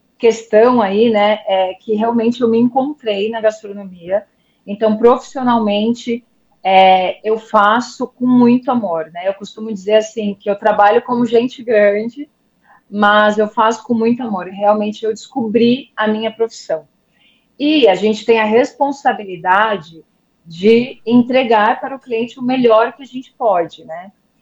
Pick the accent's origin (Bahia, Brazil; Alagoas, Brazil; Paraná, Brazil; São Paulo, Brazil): São Paulo, Brazil; Eu sou do interior de São Paulo.